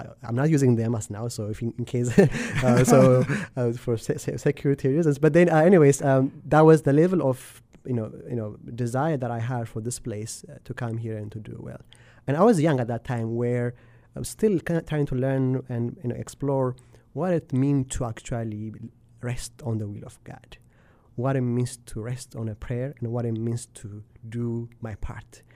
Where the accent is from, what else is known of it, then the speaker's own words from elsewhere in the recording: Ethiopia; now in United States; growing up in Ethiopia